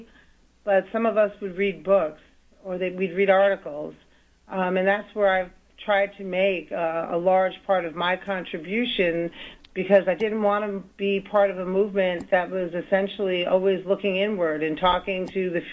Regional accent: Manhattan, New York, United States; also born or lived in Bronx; I was born in the Bronx and raised in Manhattan, although I've been a proud Brooklynite for roughly 30 years.

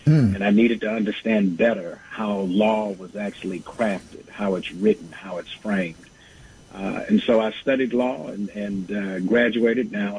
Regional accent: Augusta, Georgia, United States; born there; also born or lived in Durham, North Carolina; I was born in Augusta, Georgia, in the Deep South.

